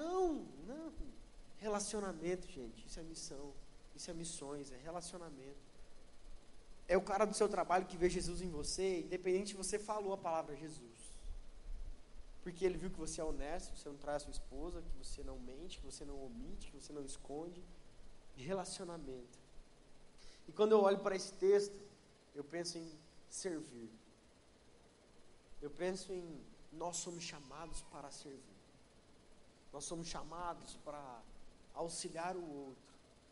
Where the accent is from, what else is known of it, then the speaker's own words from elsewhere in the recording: Curitiba, Paraná, Brazil; Mas eu sou curitibano, né?